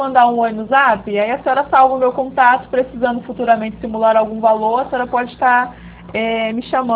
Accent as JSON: {"language": "Portuguese", "region": "Rio de Janeiro", "country": "Brazil", "said": "Eu sou do Rio de Janeiro"}